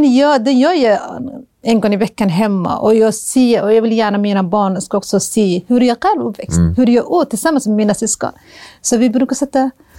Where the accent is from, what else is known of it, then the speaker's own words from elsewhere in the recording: Somalia; now in Sweden; Jag är född och uppväxt i Somalia.